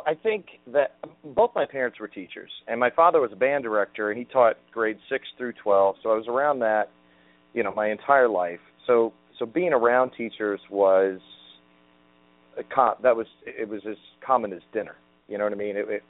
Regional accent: Kentucky, United States; also born or lived in Indiana; I grew up in Kentucky and southern Indiana and went to high school at Croydon Central High School in Croydon, Indiana. And most of my upbringing in many respects was very rural.

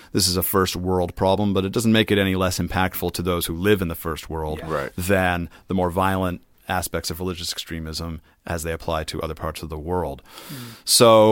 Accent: Boston, Massachusetts, United States; I grew up outside Boston. Wicked smart.

